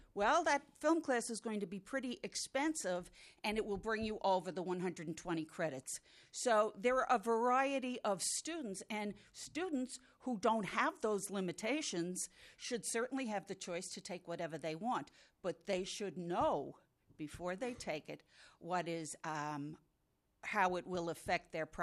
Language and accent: English; East Coast, United States; I'm from the East Coast, so your idea of Minnesota intrusive is a little less than mine.